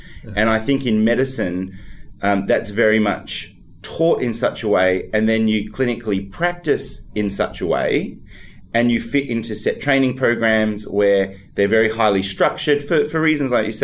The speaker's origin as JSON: {"language": "English", "town": "Perth", "region": "Western Australia", "country": "Australia", "tie": "born or raised there", "said": "I'm 36. I'm an Australian. I'm a medical doctor. I'm from Perth originally. I grew up there to a migrant family from Italy and Croatia"}